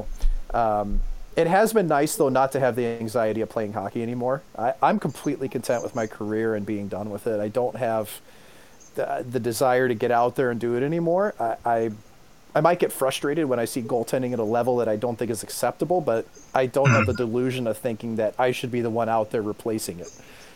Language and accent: English; Missouri, United States; Then I have to file in my home state of Missouri.